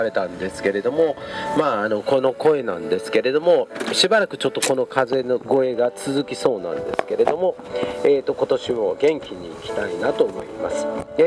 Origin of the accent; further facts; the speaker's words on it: Imabari, Ehime, Japan; 僕の、ふるさとが生まれ育ったところが今治っていうこともあったんですけれども、